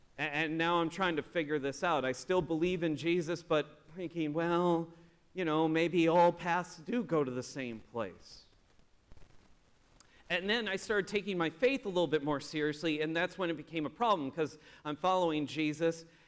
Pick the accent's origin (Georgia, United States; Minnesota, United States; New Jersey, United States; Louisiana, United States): Minnesota, United States; I'm from Minnesota. We're nice people.